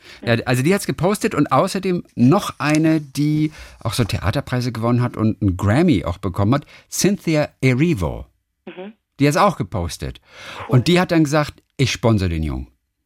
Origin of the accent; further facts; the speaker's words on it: Northern Germany, Germany; Und bei uns früher in Norddeutschland, wo ich aufgewachsen bin, da ist mal Erbsen und Wurzeln.